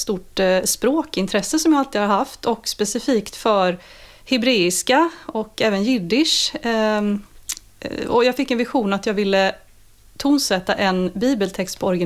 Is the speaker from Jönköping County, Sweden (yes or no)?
yes; Jönköping, Jönköping County, Sweden; Ja, precis. Jag kommer från Jönköping.